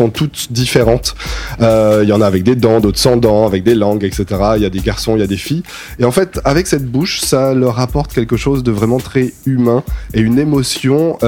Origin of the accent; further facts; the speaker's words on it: Paris, Île-de-France, France; Je suis de Paris